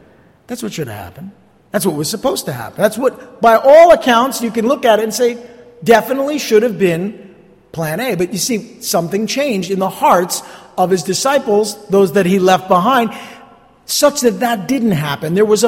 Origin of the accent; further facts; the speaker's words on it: New Jersey, United States; Obviously, I am from North Jersey.